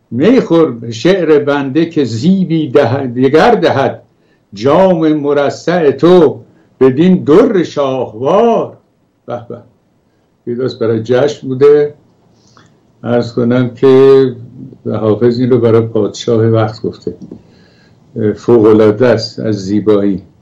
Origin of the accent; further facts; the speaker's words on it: Iran; moved away; ما که از ایران آمدیم بیرون